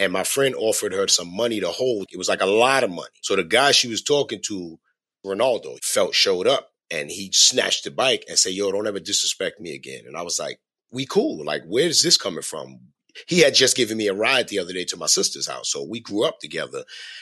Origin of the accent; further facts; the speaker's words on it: Brooklyn, New York, United States; but it was nothing but love growing up in Brooklyn.